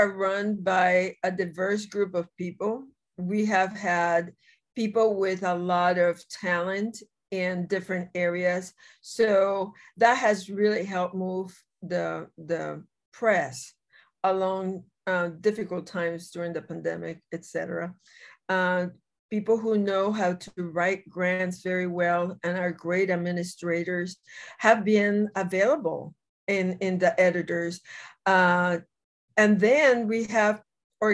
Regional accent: Puerto Rico; also born or lived in Mexico; now in United States; I was born in Mexico. But grew up in the island. I grew up in Puerto Rico.

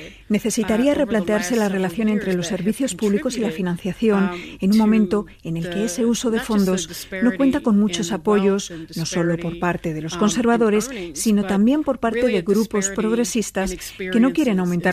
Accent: United States; Estados Unidos es un país saturado de armas. Hay más armas que gente en mi país

